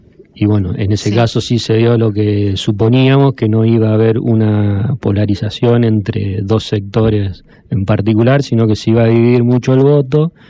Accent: Buenos Aires, Argentina; todos los que somos bonaerenses

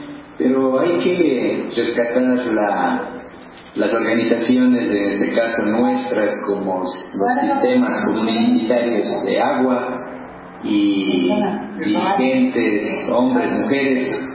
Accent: Cuenca, Azuay, Ecuador; Bueno, soy de Ecuador, de los pueblos y nacionalidades indígenas del Ecuador, desde el lugar, desde uno de los puntos del sur del territorio, Cuenca, zona Quinsacocha.

